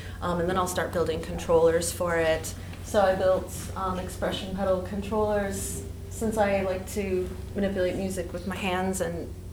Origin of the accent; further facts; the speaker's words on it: Midwest, United States; But the actual idea came in the summer in between, far from there, more close to my roots because I'm from the Midwest.